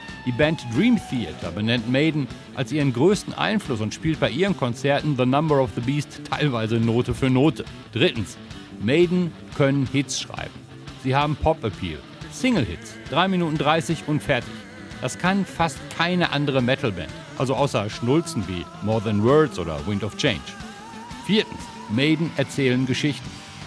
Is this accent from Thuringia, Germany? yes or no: no; Dortmund, North Rhine-Westphalia, Germany; Ich komme aus Dortmund.